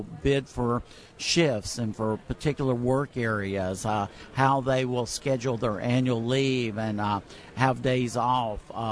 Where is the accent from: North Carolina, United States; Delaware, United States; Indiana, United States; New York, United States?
North Carolina, United States; the folks in Maryland, which is now my home state, originally North Carolina was